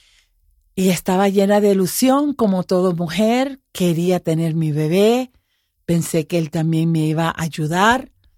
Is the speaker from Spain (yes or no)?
no; United States; Yo soy americana de padres americanos. Mi papá es irlandés, mi mamá es de familia de Puerto Rico.